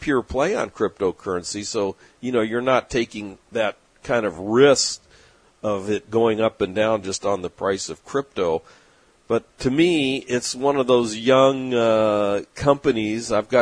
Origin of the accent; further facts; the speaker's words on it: San Diego, California, United States; from my hometown in San Diego